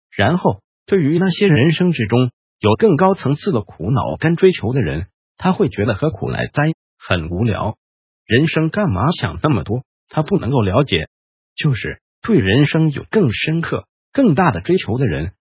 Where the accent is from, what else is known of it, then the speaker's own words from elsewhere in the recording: China; 因为我们中国人是一个有位阶观念的民族